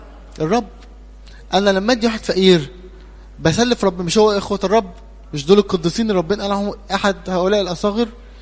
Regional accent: Cairo, Cairo Governorate, Egypt; أنا من القاهرة بس مرسوم في الزقازيق يعني.

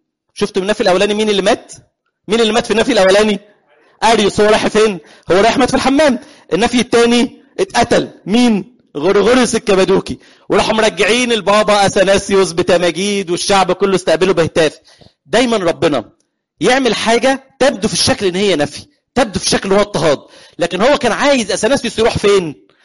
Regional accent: Egypt; احنا مصريين عندنا الناس على الدينيه دي قويه جدا، واحنا ارتباطنا بالكنيسه حلو قوي.

